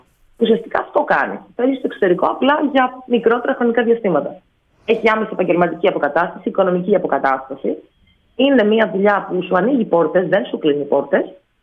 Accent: Athens, Attica, Greece; Δυστυχώς γέννημα Θρέμα Αθήνα, μπαμπάς Πειραιώτης, μαμά από Πάτρα, αλλά εγώ δυστυχώς γεννήθηκα Αθήνα.

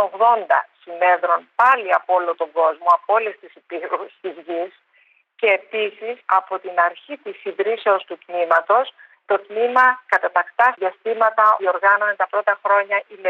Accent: Greece; Ακριβώς, άρχισα να του μιλάω ισπανικά, να του λέω ότι είμαι Ελληνίδα

